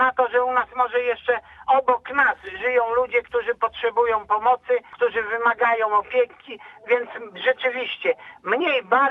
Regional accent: Mierzeszyn, Pomeranian Voivodeship, Poland; Moja rodzinna wieś i proszę Państwa, wczoraj pomagałem rano ustawić pomnik

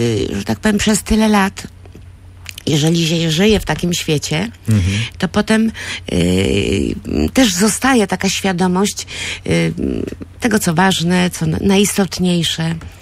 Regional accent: Gdynia, Pomeranian Voivodeship, Poland; Ale ponieważ urodziłam i wychowałam się w Gdyni, nigdy moi rodzice nie mieli żadnych działki.

